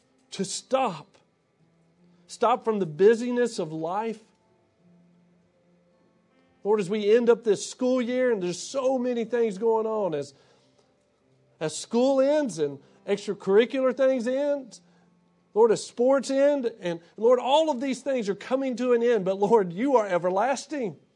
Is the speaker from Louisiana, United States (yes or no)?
yes; Shreveport, Louisiana, United States; You'll remember I was talking to you about growing up in Shreveport